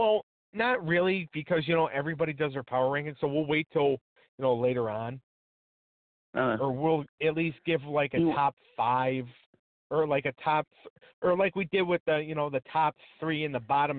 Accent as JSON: {"language": "English", "town": "Buffalo", "region": "New York", "country": "United States", "tie": "born or raised there", "said": "but I grew up in Buffalo, so I'm a Bills fan, but I'm also a Redskins fan because of my dad."}